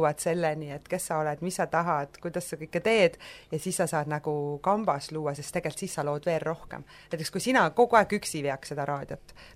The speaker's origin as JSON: {"language": "Estonian", "town": "Vändra", "region": "Pärnu County", "country": "Estonia", "said": "Ma olen pärit Vändrast, Pärnumaalt on ju, ma olen 4-lapselisest perest ja alati, ma olen vanem laps"}